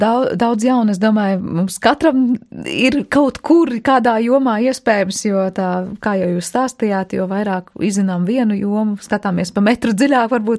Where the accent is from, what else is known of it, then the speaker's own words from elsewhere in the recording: Riga, Latvia; kas mēs esam šeit rīdzinieki tīpaši, kas vienkārši ātrumā dienā varbūt izskrien cauri Vecrīgai